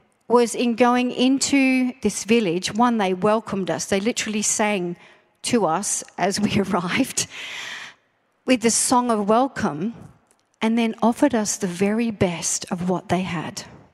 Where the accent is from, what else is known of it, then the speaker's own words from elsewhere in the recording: Australia; I am from Australia.